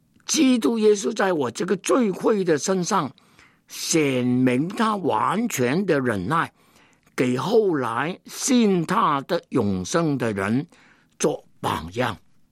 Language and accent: Chinese; Hong Kong; 我那个时间在香港出生，在香港长大，在香港念书，在内地根本没有亲戚朋友，连普通话也不懂得讲。